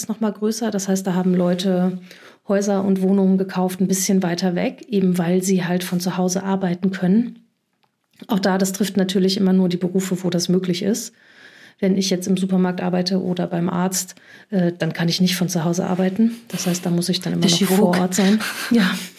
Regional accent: Rees, North Rhine-Westphalia, Germany; Also ich komme aus Rees am Niederrhein. Da sind 20.000 Einwohnerstädtchen an der holländischen Grenze.

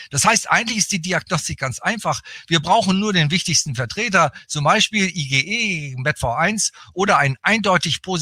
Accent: Bremen, Germany; now in Berlin, Germany; auch wenn ich jetzt schon viele Jahrzehnte in Berlin lebe, mit Unterbrechung. Ich bin eigentlich Bremer, komme aus Norddeutschland, also ein Fischkopf.

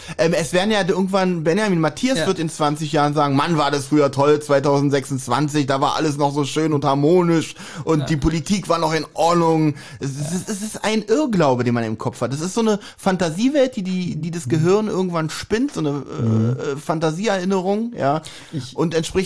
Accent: Berlin, Germany; Ost-Berlin, wir sind aus Friedrichshain, Charlottenburg.

